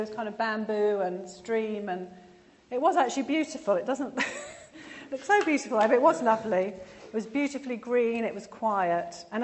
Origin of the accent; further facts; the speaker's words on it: England, United Kingdom; also born or lived in Malaysia; We came from England. Our parents were in the Philippines, or mine were, and we were at school in Malaysia. So we were actually living in three cultures.